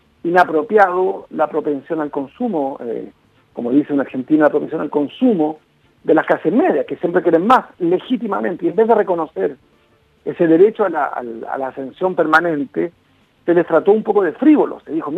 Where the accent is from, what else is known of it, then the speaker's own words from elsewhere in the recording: Chile; Por eso cuido mis palabras en esta entrevista, porque no estoy ante mi pueblo.